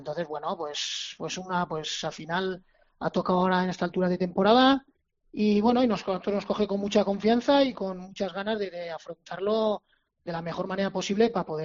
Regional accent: Navarre, Spain; yo soy muy muy cabezón como buen navarro

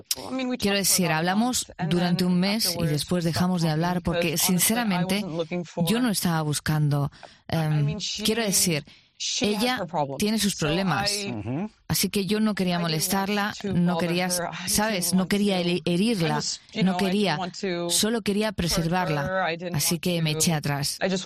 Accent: Louisville, Kentucky, United States; born there; busqué Louisville, Kentucky, que es la ciudad en la que nací.

